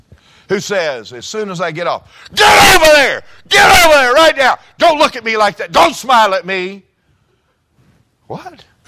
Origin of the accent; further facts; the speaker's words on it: United States; We're not exempt from this because we're American.